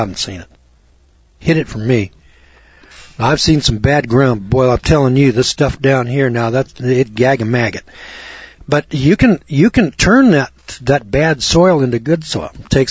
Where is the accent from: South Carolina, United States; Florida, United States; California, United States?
California, United States; now in Missouri, United States; I'm from California. California, where they've got real dirt. Honest to God, real dirt in California. That's where I'm from. I moved to the Ozarks.